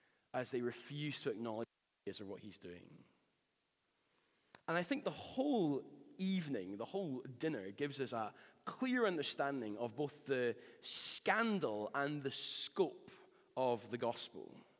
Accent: Glasgow, Scotland, United Kingdom; given that I grew up in Glasgow, of all places.

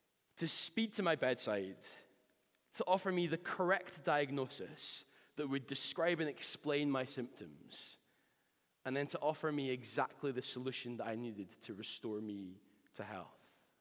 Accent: Glasgow, Scotland, United Kingdom; given that I grew up in Glasgow, of all places.

